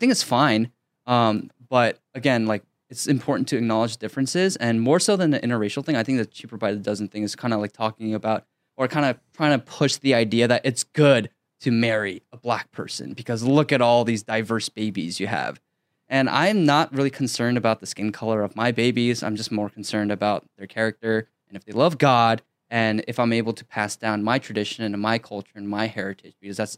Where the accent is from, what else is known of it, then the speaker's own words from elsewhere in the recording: United States; I love being Korean, but as an American, I'm an American first.